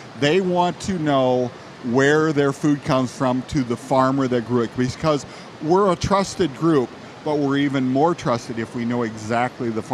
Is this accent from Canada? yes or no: no; Walcott, Iowa, United States; The farm that I grew up on is near Walcott.